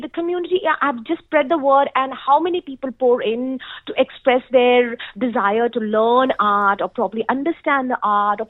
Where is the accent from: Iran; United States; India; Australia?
India; I think here I am mostly known as an Indian artist.